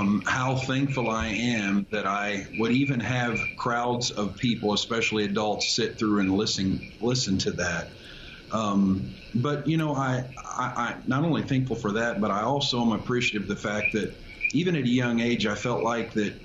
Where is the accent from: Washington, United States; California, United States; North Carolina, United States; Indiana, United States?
Indiana, United States; Bloomington; I grew up in Bloomington, Indiana.